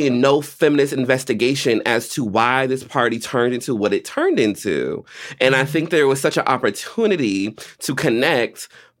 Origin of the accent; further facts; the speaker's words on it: Marietta, Georgia, United States; also born or lived in Atlanta; I'm from Georgia and I grew up a little bit in Atlanta, so don't get me started. So I was Marietta and then Atlanta when I got into my teens.